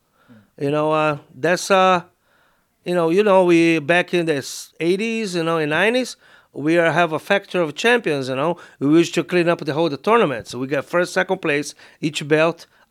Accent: Brazil; English is a second language; wrestling and judo, you know, compete in judo for the Flamengo as a club in R

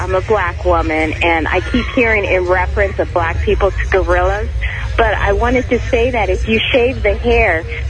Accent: Seattle, Washington, United States; Oh, well, I mean, you know, I'm actually originally from Seattle.

